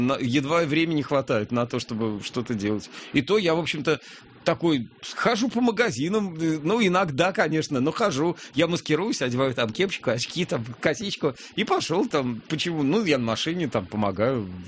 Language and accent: Russian; Moscow, Russia; я родился в Москве, вот здесь. Я родился на Арбате, в первом роддоме, кстати, здесь прям. А жил, родился в Зачайском переулке, недалеко от вот, храма Христа Спасителя на Кропоткинской, а затем переехал